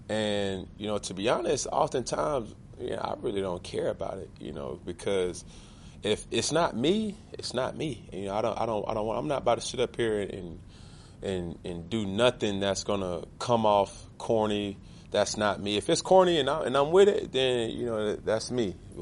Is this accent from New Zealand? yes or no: no; Atlanta, Georgia, United States; I'm from Atlanta, Georgia. You know, it don't get no realer than that.